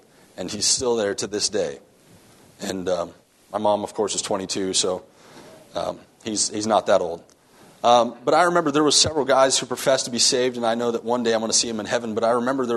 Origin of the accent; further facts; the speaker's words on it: Michigan, United States; moved away as an adult; I was born in Michigan. I was raised there my entire life until 18 years of age.